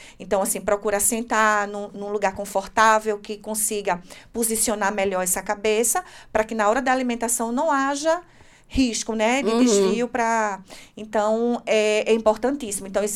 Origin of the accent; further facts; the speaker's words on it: Recife, Pernambuco, Brazil; eu sou de uma região do Nordeste, do Brasil, que é o Recife, Pernambuco.